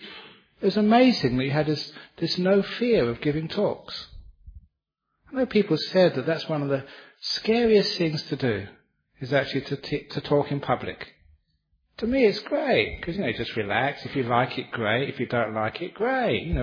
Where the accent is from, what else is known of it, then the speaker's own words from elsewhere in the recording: England, United Kingdom; Because I'm English